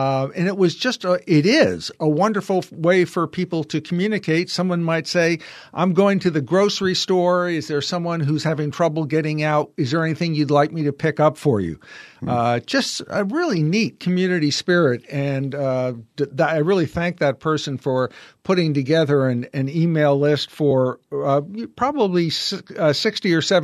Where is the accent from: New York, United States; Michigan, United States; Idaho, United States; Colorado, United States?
New York, United States; New York City; Now, I grew up in New York City, and when the New York Giants and the Brooklyn Dodgers moved to California, I was heartbroken.